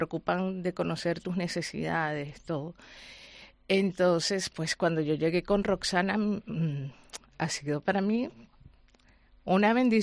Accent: Venezuela; moved away as an adult; now in Spain; porque soy venezolana, tengo ya aquí 9 años

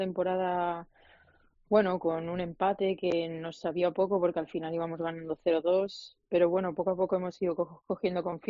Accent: Barcelona, Catalonia, Spain; now in Pamplona, Spain; vengo de Barcelona y son muchos años ahí

